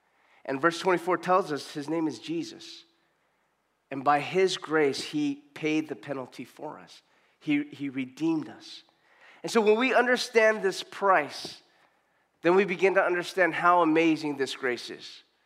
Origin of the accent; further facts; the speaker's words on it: Torrance, California, United States; We're from Torrance, okay? So it's like hours to Barstow.